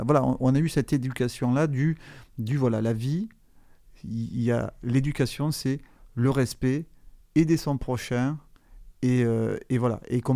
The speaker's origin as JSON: {"language": "French", "town": "Marseille", "region": "Provence-Alpes-Côte d'Azur", "country": "France", "tie": "born there", "said": "Alors je suis né à Marseille-Nord, je suis né à côté du parc Bellevue, dans le 13e."}